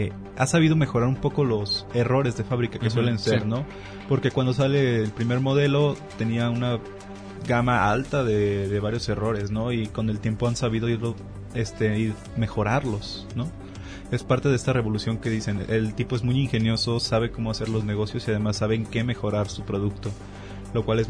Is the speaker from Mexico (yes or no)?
yes; Mexico; como somos mexicanos